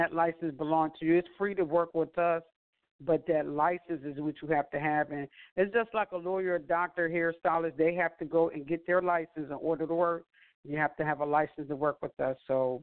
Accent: Buffalo, New York, United States; from Buffalo, New York. That's my hometown, so I have to definitely shout him out.

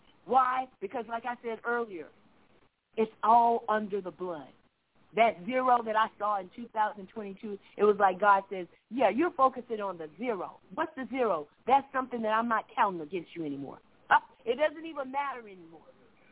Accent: Orlando, Florida, United States; And, you know, I am originally from Orlando. I don't know if you've ever listened to the show. But, you know, I'm from Orlando and miss home.

